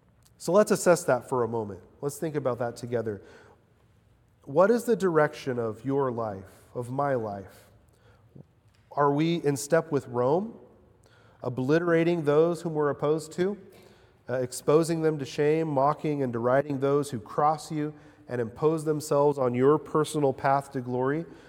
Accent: Mexico; I remember growing up in Mexico

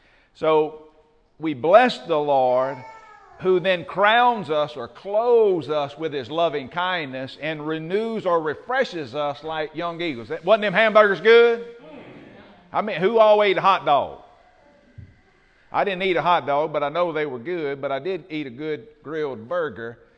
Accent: Covington, United States; Growing up in Covington, I was a heathen that lived down there.

